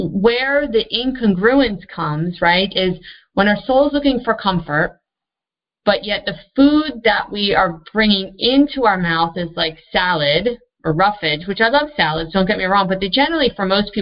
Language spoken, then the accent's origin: English; New Jersey, United States; I grew up in New Jersey and I didn't eat salad or fruit in the winter.